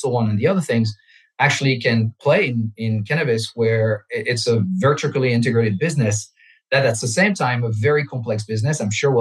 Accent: France; I'm French. I grew up in France.

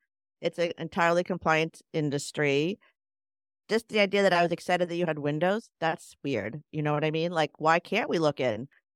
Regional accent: Boston, Massachusetts, United States; I grew up in Boston.

